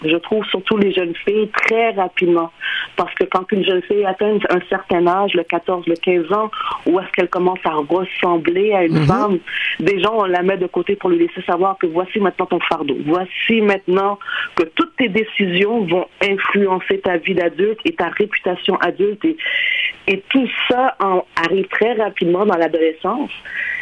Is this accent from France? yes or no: no; Quebec, Canada; J'ai grandi dans le Québec des années 90